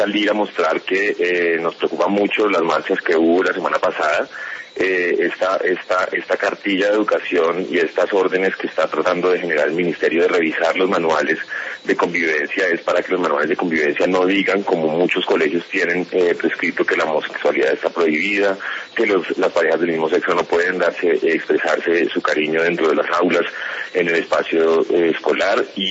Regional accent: Colombia; De España, pero yo soy colombiano.

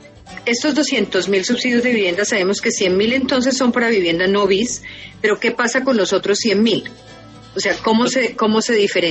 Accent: Colombia; yo como colombiano

